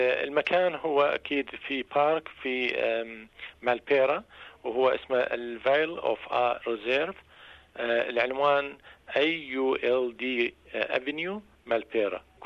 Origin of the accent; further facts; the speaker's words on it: Iraq; now in Australia; إحنا كنا عراقيين وكنا واحد